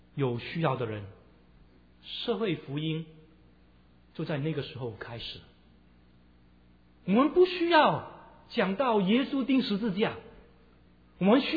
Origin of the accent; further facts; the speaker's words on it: China; 把福音传到我们中国人当中